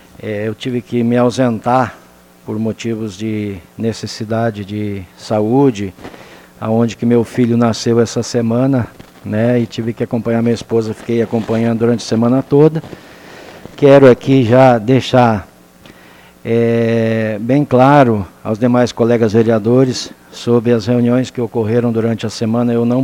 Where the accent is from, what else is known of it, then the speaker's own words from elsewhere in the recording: Rio Grande do Sul, Brazil; nós estamos em plena Semana Farroupilha, e hoje, expressivamente, dia 20 de setembro, lá no meu estado, comemora-se o Dia do Gaúcho, né?